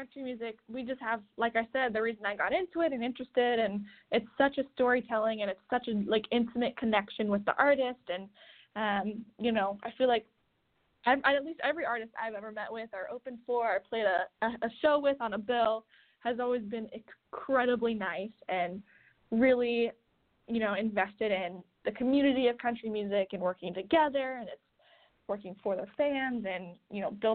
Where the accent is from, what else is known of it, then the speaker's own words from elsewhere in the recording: Washington, United States; I actually got to open for … in Washington State, my home state, at Clearwater Casino.